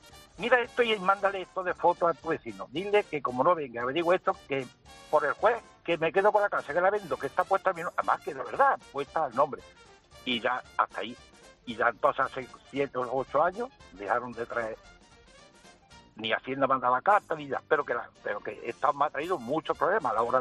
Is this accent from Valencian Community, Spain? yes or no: no; Fuente Palmera, Andalusia, Spain; born there; si yo no vivo allí, ni en fin, que sí que nací en Fuente Palmera